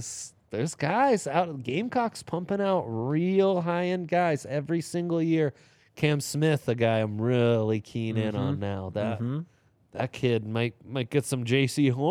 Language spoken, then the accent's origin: English; Italy; I grew up in Italy, you know, so I know all about crappy, gloomy weather.